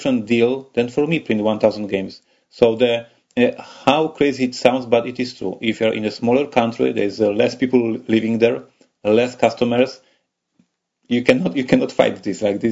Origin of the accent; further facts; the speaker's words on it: Poland; born there; English is a second language; I would say that I am lucky that I was born in Poland, that is a big country in Europe.